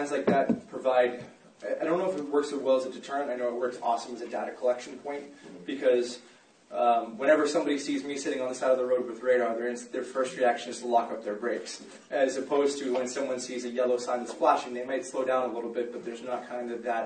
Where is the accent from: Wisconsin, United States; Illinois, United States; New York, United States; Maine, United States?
Maine, United States; Bangor; So I'm originally from the Bangor area.